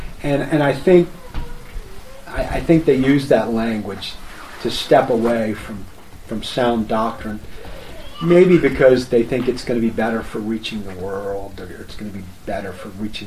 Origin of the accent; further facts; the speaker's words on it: Virginia, United States; now in Mattawan, United States; my wife and I moved to Mattawan, which is a little town just west of Kalamazoo, I'm from Virginia, right?